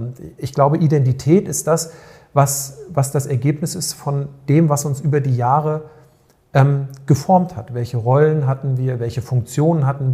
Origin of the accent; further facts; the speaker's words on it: Northern Germany, Germany; ich bin im Norden groß geworden.